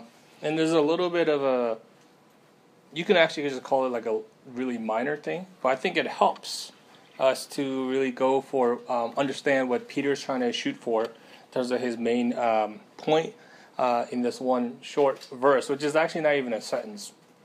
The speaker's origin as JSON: {"language": "English", "country": "South Korea", "tie": "born there", "second_language": "English", "said": "I was born in Korea, so most of the English classes in America where they were talking about the technical grammatical parts of the English language, I was totally clueless."}